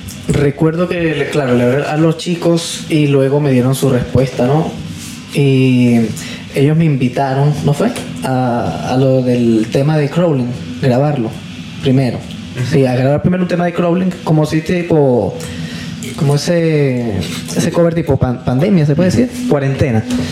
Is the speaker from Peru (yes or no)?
yes; Peru; now in Chile; luego llegué acá a Chile, bueno, de Perú fue una buena respuesta